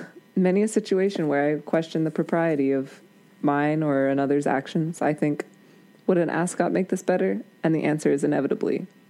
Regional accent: Canada; As a Canadian citizen, allow me to correct you.

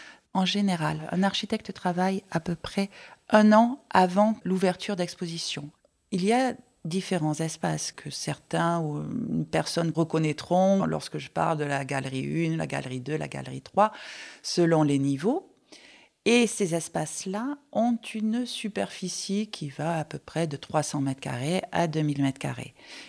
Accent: Marseille, Provence-Alpes-Côte d'Azur, France; J'ai fait mes études, vous allez certainement l'entendre, à Marseille, et donc je viens de Marseille

